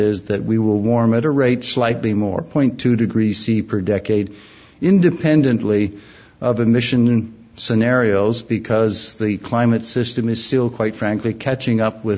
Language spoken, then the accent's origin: English; Vancouver, British Columbia, Canada; now in Ontario, Canada; I'm from Ontario now, although I grew up in Vancouver